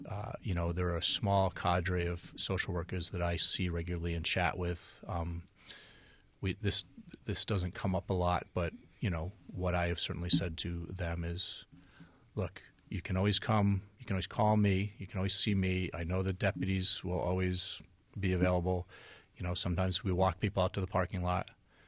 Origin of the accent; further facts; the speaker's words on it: Bennington, Vermont, United States; And, I grew up poor in Bennington, so I can kind of connect with people sometimes